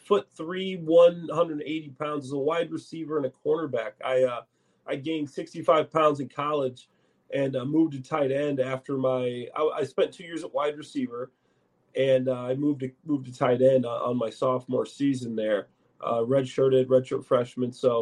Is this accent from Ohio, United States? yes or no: no; Chicago, Illinois, United States; And being a Chicagoan, it's something that I love to do.